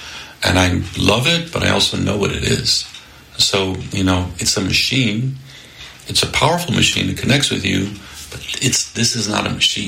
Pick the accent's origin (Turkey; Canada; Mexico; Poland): Poland; now in United States; I grew up in Poland. Thai food, what the hell is that? It blew my mind.